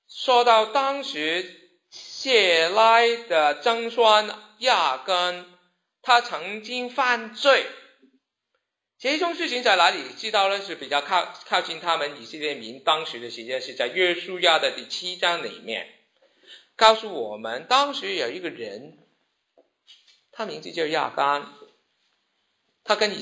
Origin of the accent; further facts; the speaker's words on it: Hong Kong; moved away as an adult; 以前当我们移民或是当我们来读书的时间，你知道我们香港人需要做什么事情？